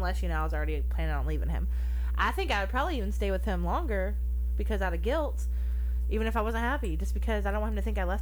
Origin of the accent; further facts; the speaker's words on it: Kentucky, United States; I'm from Kentucky, so that name is totally acceptable up there.